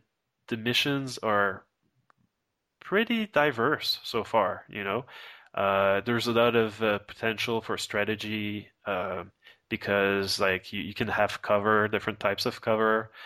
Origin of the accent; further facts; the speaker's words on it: Canada; I'm Canadian